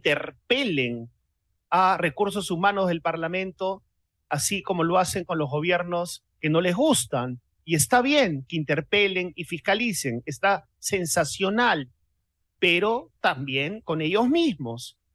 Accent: Peru; Pero en un país tan emotivo como el peruano, como nuestro país, tan emotivo, estos gestos son lapidarios.

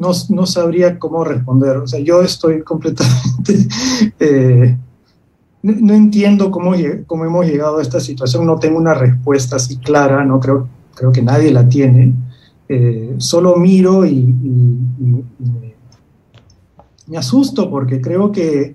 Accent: Peru; también es nuestra memoria colectiva como peruanos

